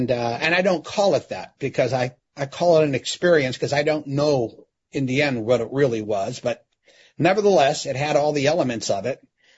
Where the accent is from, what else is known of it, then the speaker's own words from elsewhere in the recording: Youngstown, Ohio, United States; I'm from Youngstown, Ohio, you know, grew up, you know, semi-rough